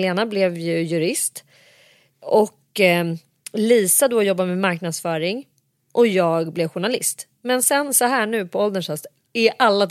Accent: Nacka, Stockholm County, Sweden; I Saltsjöbo, där vi växte upp, i Orminge. Vi bodde ju liksom ett stenkast ifrån varandra

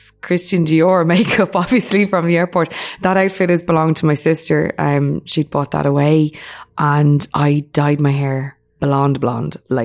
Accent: Finglas, Leinster, Ireland; and I was saying, hey, I'm from Finglas. People go, oh, you're from Finglas. And I'm like, yeah, why? What's wrong with that?

